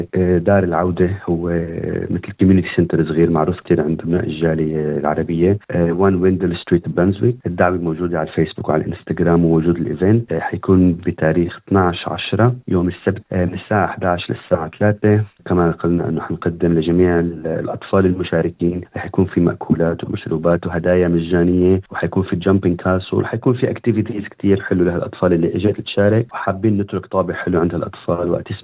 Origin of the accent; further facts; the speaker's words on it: Syria; now in Australia; أو أي شيء نقدر كسوريين نقدر نساعد ونساهم